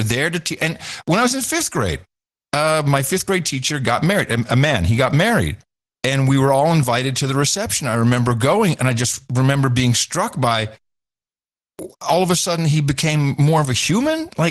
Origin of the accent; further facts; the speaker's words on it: Amsterdam, North Holland, Netherlands; I grew up in Amsterdam in the 70s, very liberal.